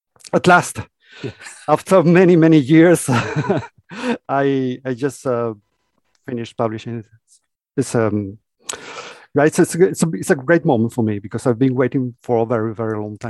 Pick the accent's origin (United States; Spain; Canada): Spain; southern Spain; now in Reims, France; I live in Reims in France. Although I come from South Spain